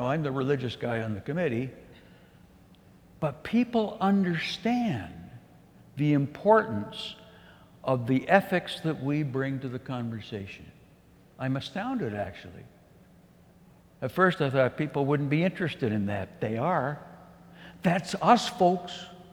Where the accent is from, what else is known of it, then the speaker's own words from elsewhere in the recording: Calgary, Alberta, Canada; You know, I come from Calgary.